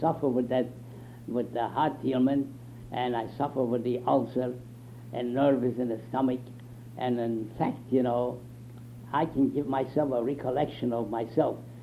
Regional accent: Romania; I come from Romania.

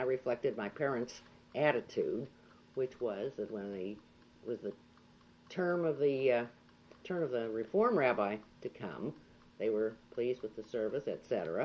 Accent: Charleroi, Pennsylvania, United States; also born or lived in Pittsburgh; I was born in Pittsburgh, but my family lived in Charleroi. My mother came into Pittsburgh to have me.

